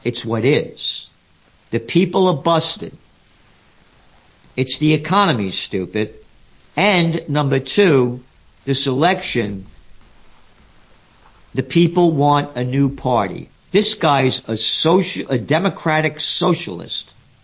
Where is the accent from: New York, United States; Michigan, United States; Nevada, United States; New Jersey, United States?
New York, United States; New York City; Again, I'm a New Yorker.